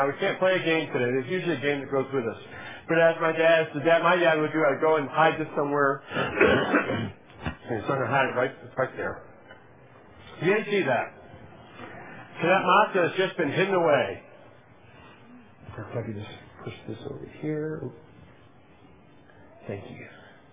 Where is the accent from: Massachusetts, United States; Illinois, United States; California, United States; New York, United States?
Massachusetts, United States; I was raised conservative Judaism in Massachusetts